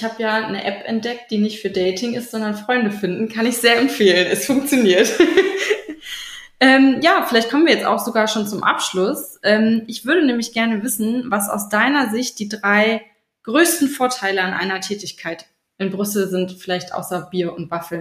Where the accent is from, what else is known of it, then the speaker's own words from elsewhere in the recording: Lübeck, Schleswig-Holstein, Germany; now in Belgium; Aber ich komme ja aus dem Norden, da braucht man ja überall wahnsinnig lange hin. Also aus Lübeck, da komme ich vielleicht nach Hamburg schnell, aber das war es dann auch.